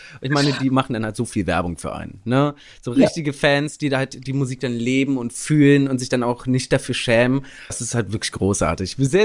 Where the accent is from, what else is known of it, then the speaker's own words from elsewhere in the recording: Lake Constance, Germany; Ist wunderschön, ist immer noch meine Heimat